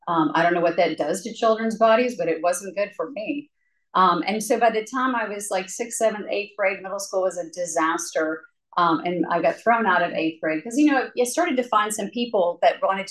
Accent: Boston, Massachusetts, United States; I'm from Boston, Massachusetts, and my family literally came over on the Mayflower. I mean, I come from a long, old family in New England.

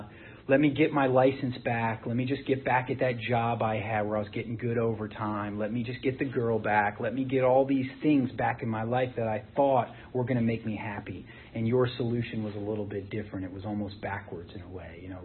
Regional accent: Rockville, Maryland, United States; So I grew up, I still live in Montgomery County, Maryland. I grew up in Rockville, if anybody's familiar with that area up there.

